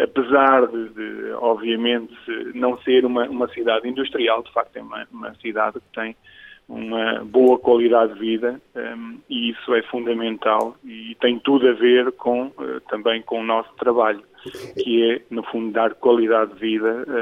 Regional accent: Coimbra, Portugal; eu sou de Coimbra, nasci em Coimbra, cresci no concelho de Coimbra, não na cidade de Coimbra, mas no concelho de Coimbra, numa aldeia próxima, e de facto estudei também em Coimbra, portanto licenciei-me na Universidade de Coimbra

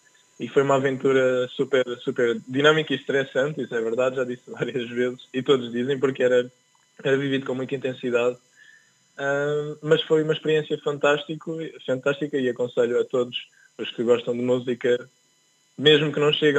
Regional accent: Centro, Portugal; 3 horas para mim, que eu venho do centro de Portugal

